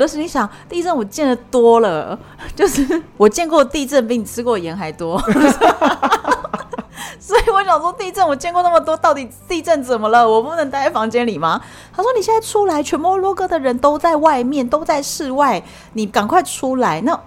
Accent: Taiwan; 所以以我们台湾人常常

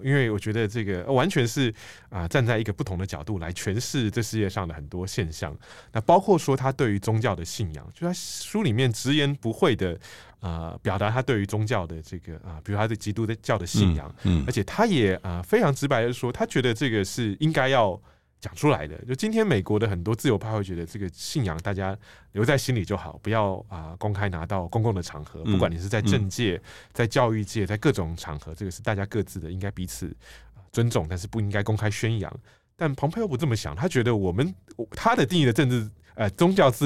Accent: Taiwan; born there; 包括像我这样台湾出生的这样一个这个读者

